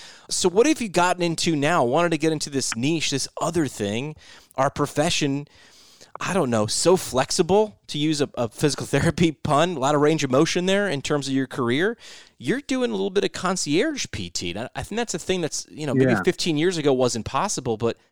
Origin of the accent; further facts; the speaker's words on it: New York, United States; As a New Yorker looking at Denver, you know, all we know is, well, it's just super cold.